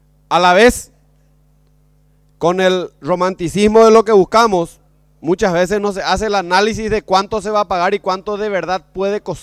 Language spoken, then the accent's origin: Spanish; Paraguay; Soñar como paraguayos en un país como el nuestro